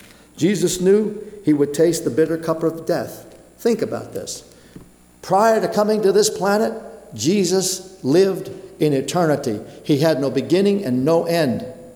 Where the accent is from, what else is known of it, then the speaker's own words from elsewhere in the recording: Brooklyn, New York, United States; I knew that growing up in Brooklyn, where you could actually live. We lived in an apartment house. It was a pretty good sized apartment house on Flappish Avenue. We lived on the second floor.